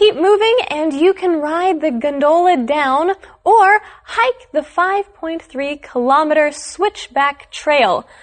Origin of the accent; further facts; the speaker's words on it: West Virginia, United States; One that runs through my home state of West Virginia would be the Appalachian Mountains